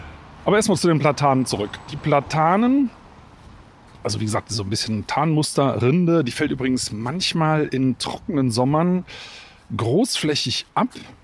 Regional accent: Germany; Zumindest bei uns in der Eifel nicht.

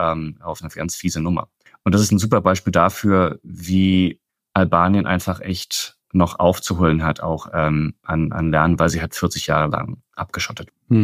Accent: Germany; Es ist ein bisschen gewöhnungsbedürftig, gerade für uns als Deutsche, weil ne, man weiß einfach, wann der Bus fährt oder man weiß es nicht.

